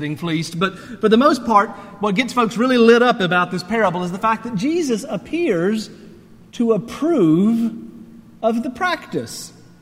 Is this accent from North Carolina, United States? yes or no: yes; Charlotte, North Carolina, United States; That is the area code for Charlotte, North Carolina, which is my hometown and where my parents still live.